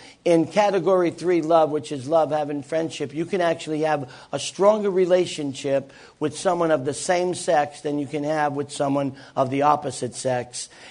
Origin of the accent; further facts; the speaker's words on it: New England, United States; Where are you folks from? And we said, we're from New England.